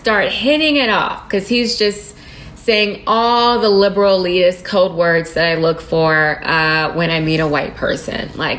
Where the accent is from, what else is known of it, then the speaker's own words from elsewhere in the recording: the South, United States; I am from the South, so your accent makes me feel right at home, and I might slip into mine with the whiskey.